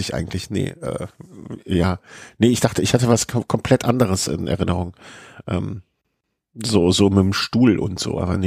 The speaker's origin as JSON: {"language": "German", "town": "Cologne", "region": "North Rhine-Westphalia", "country": "Germany", "said": "Wir Kölner kennen das."}